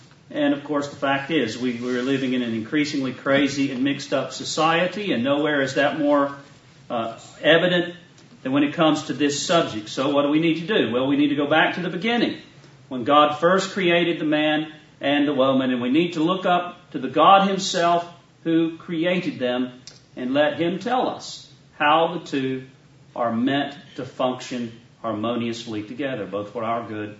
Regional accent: the South, United States; accent: southern; so you won't be too distracted by my southern accent saying naked.

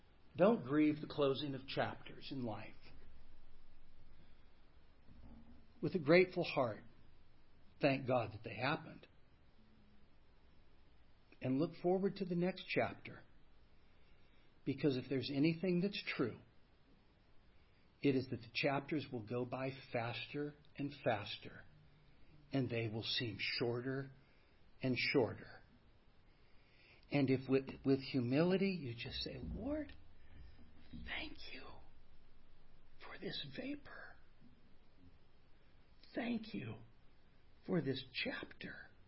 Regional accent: Sacramento, California, United States; I was born and raised in Sacramento. I'm a fifth generation Californian. Back when California used to be a good state. And I learned important values growing up in California, in Northern California.

